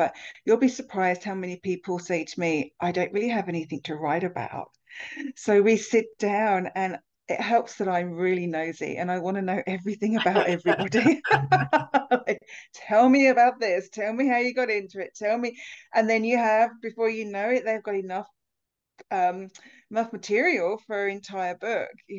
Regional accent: South East England, United Kingdom; Oh, I grew up in Southeast England, a stone's throw from London.

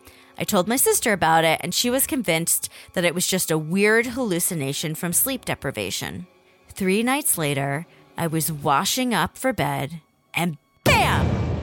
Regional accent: Boston, Massachusetts, United States; I'm from Boston, and I'm lucky to have a lot of friends here

